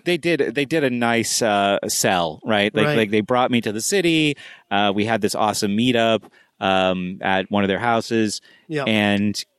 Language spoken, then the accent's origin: English; New Hampshire, United States; You know, I lived in New Hampshire, but I grew up in New Hampshire. You know, I was a Free Stater. I moved away and then joined the Free State Project and moved back.